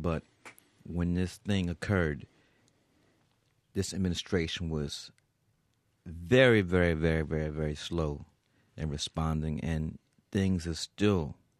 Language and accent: English; United States; You know, even though I'm American, I'm going for Brazil.